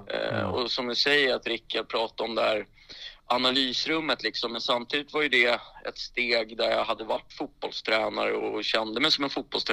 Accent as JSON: {"language": "Swedish", "town": "Rotebro", "region": "Stockholm County", "country": "Sweden", "said": "träna mina systrar hemma i Rotebro"}